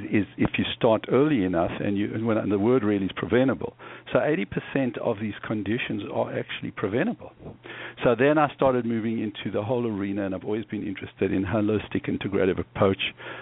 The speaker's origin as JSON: {"language": "English", "country": "South Africa", "tie": "born there", "said": "I was born in South Africa, and I went to medical school at the University of Cape Town"}